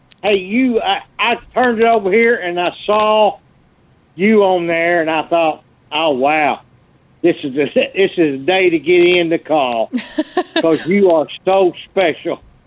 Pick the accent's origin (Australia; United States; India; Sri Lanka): United States; Arkansas; I'm from Arkansas. I'm not going to sit here and say, well, we're going to the championship game or anything like that.